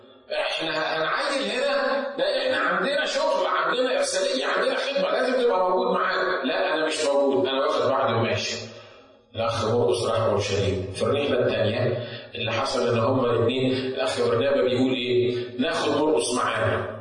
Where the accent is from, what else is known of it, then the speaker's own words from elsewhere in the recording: Egypt; عندنا في مصر، ناخدها في مصر